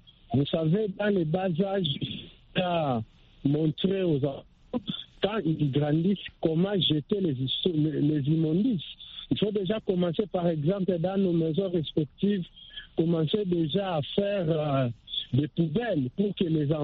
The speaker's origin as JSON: {"language": "French", "region": "Kinshasa", "country": "DR Congo", "said": "une grande ville de plus de 12 millions d'habitants, comme chez moi à Kinshasa"}